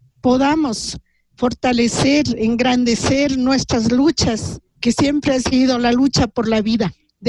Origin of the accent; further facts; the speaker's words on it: Ecuador; Soy quichua del Ecuador.